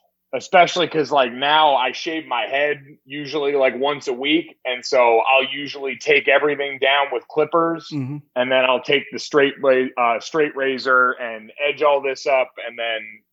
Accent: Avon, Connecticut, United States; also born or lived in New Jersey; I'm from Connecticut. So my hometown is Avon, Connecticut. I was born in South Jersey. Like, we moved around a lot when my dad was finishing up playing.

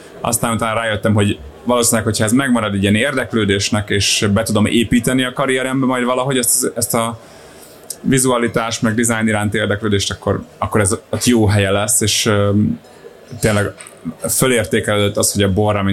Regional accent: Solymár, Pest, Hungary; mert én Solymáron nőttem fel, meg Budapesten jártam gimibe

